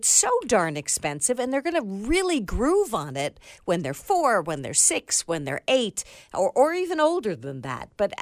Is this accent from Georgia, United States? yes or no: no; New York City, New York, United States; I write a book … Easy Guide to New York City. So I'm always getting to travel in my hometown.